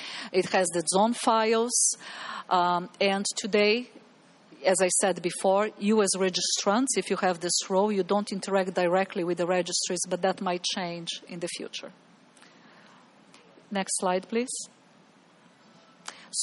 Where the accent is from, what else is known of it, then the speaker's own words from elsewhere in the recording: Brazil; English is a second language; So, for example, I am originally from Brazil.